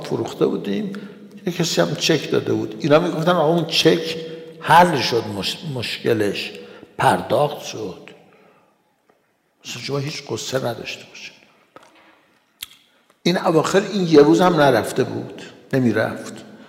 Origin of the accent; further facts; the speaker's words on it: Iran; born there; ما در ایران متولد شدیم، پدر مادرمون هم شیعه بوده